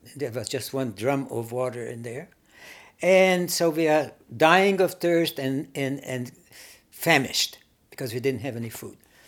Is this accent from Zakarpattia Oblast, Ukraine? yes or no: yes; Berehove, Zakarpattia Oblast, Ukraine; He looks at the sheet of the new arrivals of Jews from eastern part of Hungary, my hometown of Beregszász.